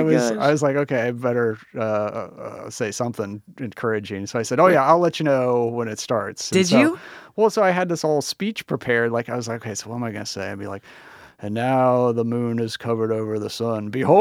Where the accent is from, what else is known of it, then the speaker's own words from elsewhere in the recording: Ohio, United States; I'm from Ohio. We got roller coasters everywhere.